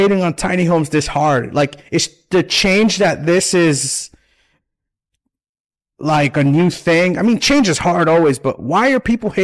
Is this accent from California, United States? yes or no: no; New York City, New York, United States; I'm originally from New York. So New York City